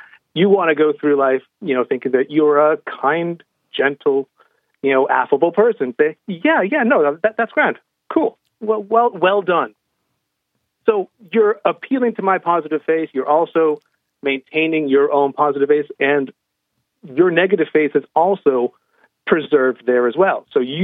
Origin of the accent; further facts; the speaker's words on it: United States; now in Ireland; As an American, I do have the odd bit of bother when I interact with people here in Ireland.